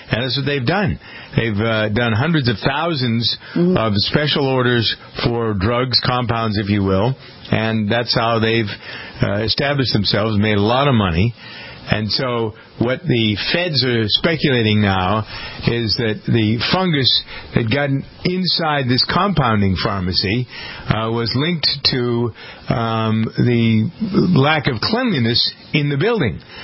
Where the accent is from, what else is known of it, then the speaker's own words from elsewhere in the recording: Framingham, Massachusetts, United States; this contaminated pharmacy here in Framingham, my hometown.